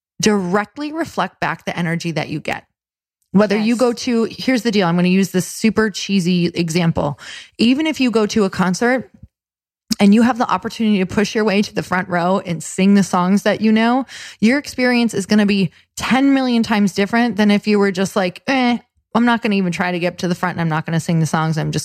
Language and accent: English; Midwest, United States; I was like, I am from the Midwest, but I am gonna look like I live here.